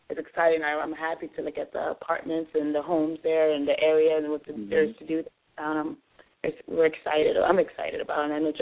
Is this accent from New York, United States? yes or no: no; Miami, Florida, United States; I'm from a bigger city. I'm from Miami, so I'm a city girl.